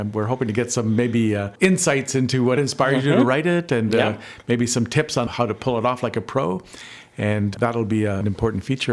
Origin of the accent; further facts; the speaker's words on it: Midland, Ontario, Canada; Ah, I grew up in Midland. I know Midland well.